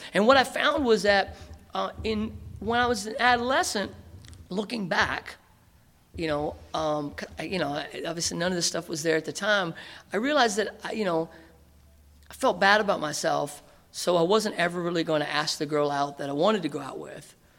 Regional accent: the South, United States; I grew up in the South with, like, these crazy people

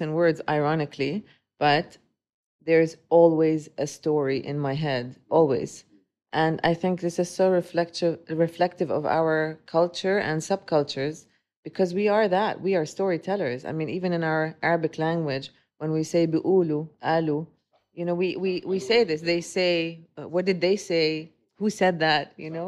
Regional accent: Dubai, United Arab Emirates; So growing up in Dubai for close to 38 years now, if I find it so difficult to say I'm Lebanese. I'm not just Lebanese. I am Emirati, I'm Syrian, I'm Saudi, I'm Turkish, I'm Iranian, I'm Pakistani, I'm Indian.

